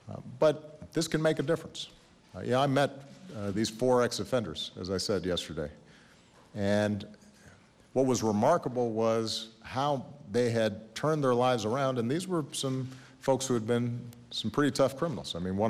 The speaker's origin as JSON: {"language": "English", "town": "Chicago", "region": "Illinois", "country": "United States", "tie": "born or raised there", "said": "including my hometown of Chicago and in Baltimore."}